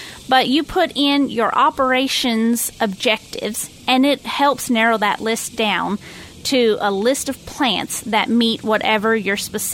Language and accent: English; New Mexico, United States; I'm from New Mexico. I understand drought.